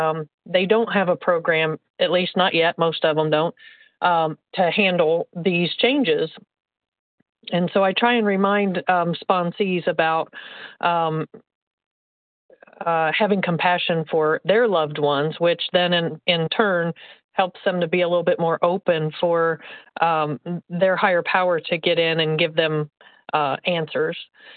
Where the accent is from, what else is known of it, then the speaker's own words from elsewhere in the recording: Indiana, United States; I'm from Indiana, gratefully recovering compulsive overeater.